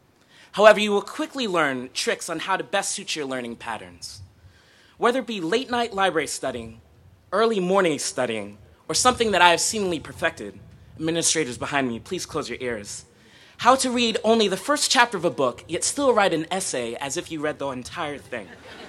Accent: Allentown, Pennsylvania, United States; I'm actually from Allentown, Pennsylvania.

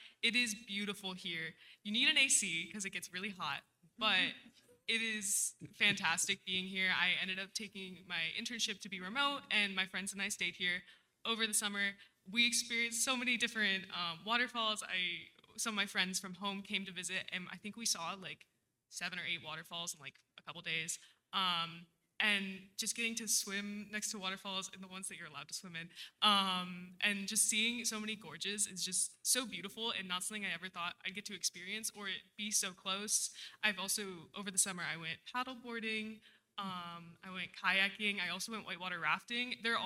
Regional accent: Midwest, United States; also born or lived in Wisconsin; Speaking of all four seasons, I'm from the Midwest, so I'm pretty used to all the seasons. I used to live in Wisconsin where the weather got pretty crazy

